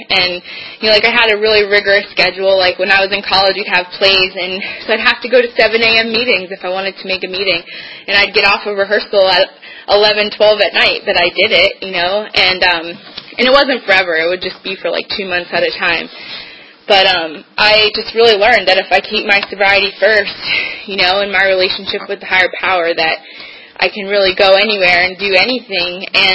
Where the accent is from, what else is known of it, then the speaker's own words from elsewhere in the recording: Virginia, United States; I grew up in Fairfax County. Before I got sober, I'd never driven on the Beltway.